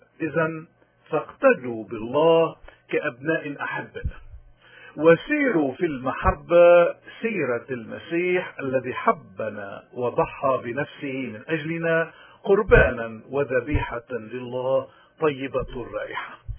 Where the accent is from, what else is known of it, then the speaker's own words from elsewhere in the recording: Lebanon; نحن كشعب لبناني